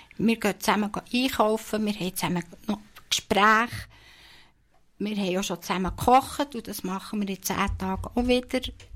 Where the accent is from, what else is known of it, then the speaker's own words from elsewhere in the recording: Bern, Switzerland; Ich komme nicht aus dem Wallis, das gehört mir. Ich bin im Emmental aufgewachsen, auf dem Bauernhof, in einer Grossfamilie.